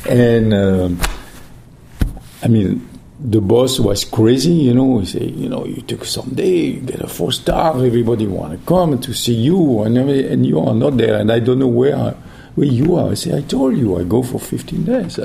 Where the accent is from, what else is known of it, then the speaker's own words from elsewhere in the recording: Millau, Occitania, France; I built up a house in, the house was in Millau, in my hometown.